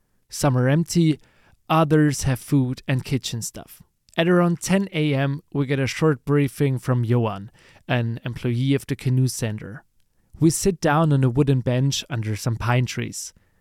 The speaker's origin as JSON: {"language": "English", "country": "Germany", "said": "from Germany"}